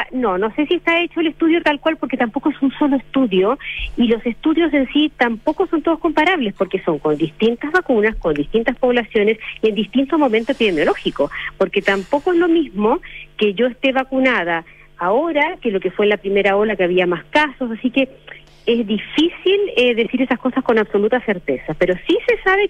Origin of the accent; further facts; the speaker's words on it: Argentina; now in Chile; Yo soy argentina, pero vivo en Chile hace 26 años. Así que soy mitad y mitad.